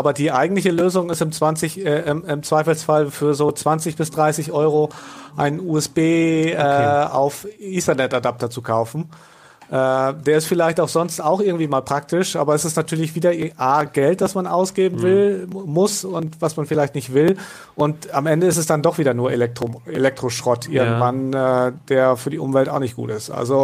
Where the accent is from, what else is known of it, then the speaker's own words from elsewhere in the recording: Northern Germany, Germany; Ich bin ja Norddeutscher